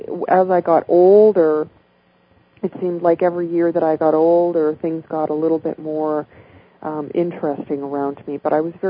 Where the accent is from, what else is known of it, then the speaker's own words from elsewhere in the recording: British Columbia, Canada; my friends and I took a trip from Vancouver, British Columbia, to my hometown in northern British Columbia.